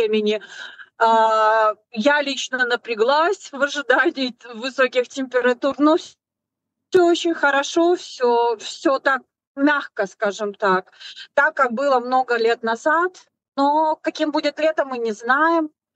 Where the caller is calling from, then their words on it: Canary Islands, Spain; Я с Тенерифе.